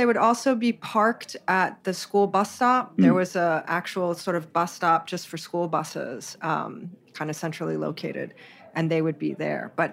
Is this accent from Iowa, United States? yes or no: no; Hawaii, United States; I will say that I was born and raised in Hawaii